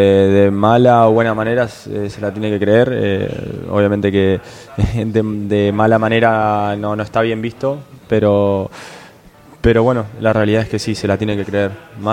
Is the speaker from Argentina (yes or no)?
yes; Argentina; Como los argentinos nos cuesta el largo plazo.